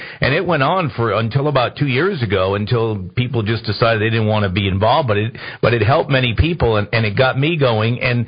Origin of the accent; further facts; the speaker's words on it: Providence, Rhode Island, United States; we'll pay you $200 to drive our Crown Victoria up to Providence, Rhode Island, my hometown.